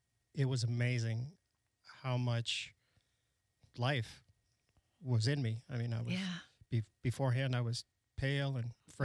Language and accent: English; Colorado, United States; Pretty much, I lived a pretty much active life. I grew up in Colorado.